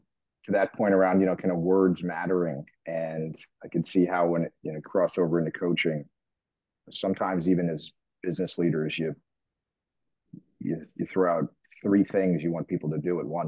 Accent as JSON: {"language": "English", "region": "Florida", "country": "United States", "said": "I'm from South Florida, and I always go home, and one of the things I do when I go home after a bunch of months is I always grab breakfast with my old high school football coach."}